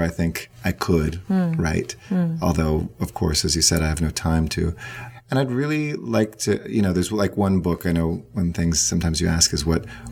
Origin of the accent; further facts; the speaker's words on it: United States; When we grew up in the United States.